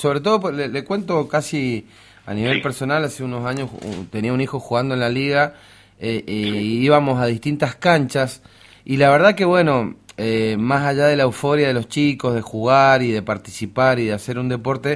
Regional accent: Argentina; un país como la Argentina, con la pasión que tenemos los argentinos por el fútbol

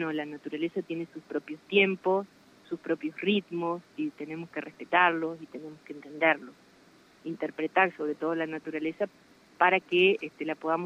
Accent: Del Campillo, Córdoba, Argentina; moved away as an adult; also born or lived in Santa Rosa; now in Colonia Barón, Argentina; Yo soy de Del Campillo, que es un pueblo rural del sur de la provincia de Córdoba. Y bueno, me fui a Santa Rosa a estudiar agronomía y de Santa Rosa me radiqué acá en Colonia Barón.

